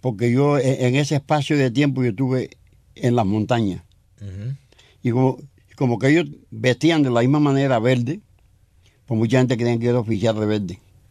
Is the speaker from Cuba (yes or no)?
yes; Colón, Matanzas, Cuba; Yo nací en Colón, Matanzas, en el año 1939, uh-huh. El 31 de julio. Y de ahí hice la corta vida mía ahí en el pueblo mío, Colón.